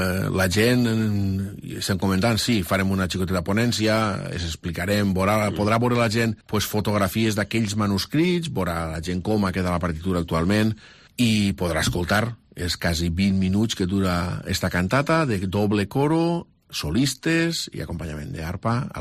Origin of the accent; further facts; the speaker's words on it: Nules, Valencian Community, Spain; jo sóc de Nules, sóc molt de Nules, sinó perquè la meva família i jo mateix ha viscut pràcticament tota la vida molt pròxim al convent. Tenim una vinculació, no?, directa en el convent, que està en la zona del barri Sant Joan